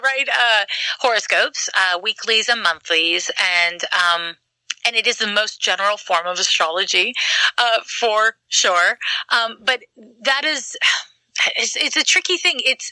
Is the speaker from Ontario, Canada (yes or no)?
no; Quebec, Canada; I'm from Quebec, and we have a different school system there.